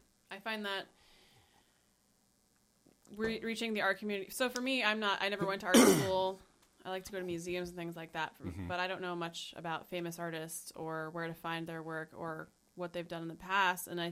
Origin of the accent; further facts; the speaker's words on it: Colorado, United States; we have more art galleries than we had where I grew up in Colorado, with, you know, four times the population in one town.